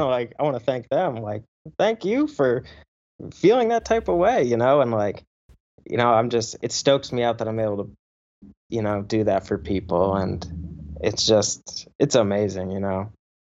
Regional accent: Rhode Island, United States; born there; also born or lived in Connecticut; I was born in Rhode Island, so that's like 2 hours. It's like 2.5 hours from New York City. And it's, like, the smallest state in the U.S.

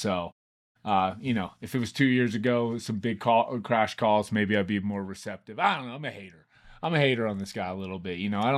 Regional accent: Pennsylvania, United States; accent: Pittsburgh; Never has my Pittsburgh accent so nasally been called buttery

